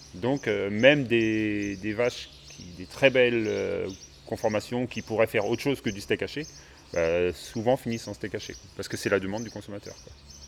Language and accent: French; Meillac, Brittany, France; also born or lived in Combourg; Je suis né à Combourg, mais j'ai toujours vécu à Meillac.